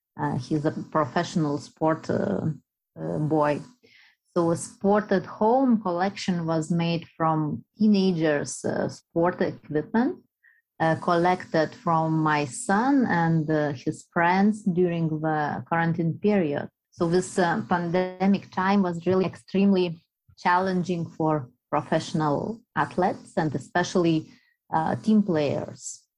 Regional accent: Lithuania; I'm an artist from Lithuania

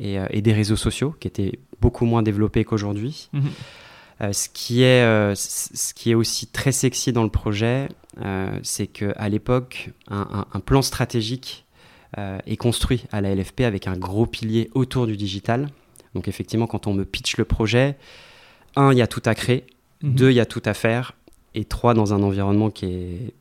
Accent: Paris, Île-de-France, France; j'ai grandi à Paris

